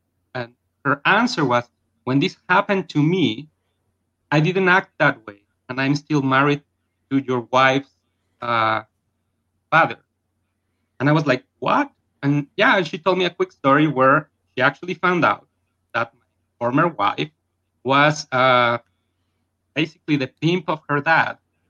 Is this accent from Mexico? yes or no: yes; Mexico; I'm from Mexico.